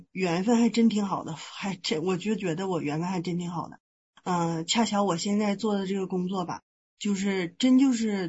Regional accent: Northeast China, China; accent: Northeastern Mandarin; 就是咱们东北话说就钢口就不好，就卷刃就不行

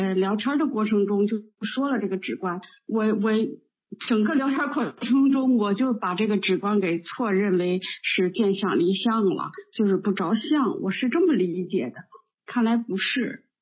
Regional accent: Shijiazhuang, Hebei, China; 我是石家庄的，

